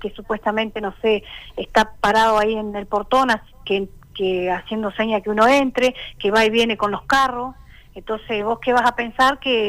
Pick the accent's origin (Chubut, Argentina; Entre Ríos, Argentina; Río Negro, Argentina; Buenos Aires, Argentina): Río Negro, Argentina; Cinco Saltos; yo soy de acá de Cinco Saltos.